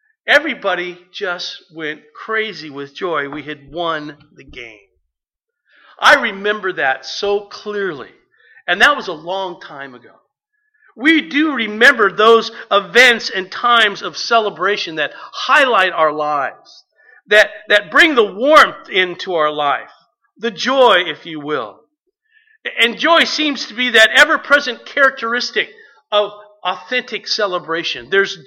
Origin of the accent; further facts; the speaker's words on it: Anaheim, California, United States; I grew up in Anaheim. There were two high schools in Anaheim, California.